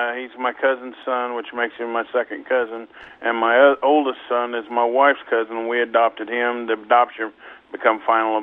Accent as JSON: {"language": "English", "region": "Missouri", "country": "United States", "said": "yeah, we are from Missouri, and this is a show-me state."}